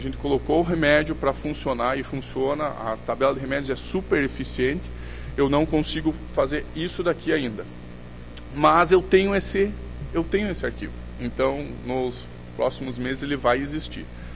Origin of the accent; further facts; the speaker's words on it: Curitiba, Paraná, Brazil; O SUS não é Curitiba, de onde eu venho.